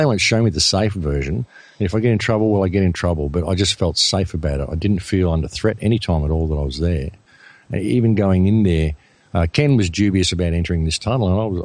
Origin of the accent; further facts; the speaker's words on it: Australia; I'm just an Australian, I'm just an Aussie